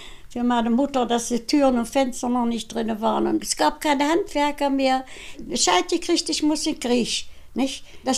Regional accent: Hasselfelde, Saxony-Anhalt, Germany; born there; bin am 14.05.14 geboren in Hasselfelde und bin jetzt 100 Jahre alt geworden. Hasselfelde hatte mal 3000 Einwohner. Wir sind höchstens noch 2000 Menschen hier. Es liegt alles hier am Harz, am Fuße des Brockens.

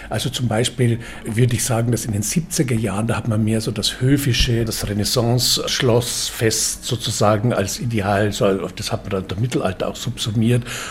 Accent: Regensburg, Bavaria, Germany; ich bin aus Regensburg. Regensburg hatte immer durch seine mittelalterliche Tradition

